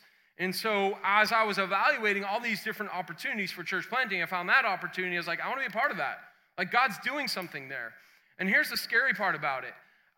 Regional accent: Boston, Massachusetts, United States; I am a New Englander. Okay, I'm from Boston

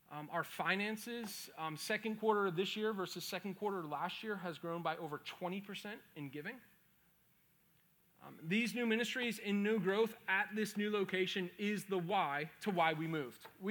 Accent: Boston, Massachusetts, United States; And I brought in the fact that I'm from Boston. There's a lot of kids from Northeast.

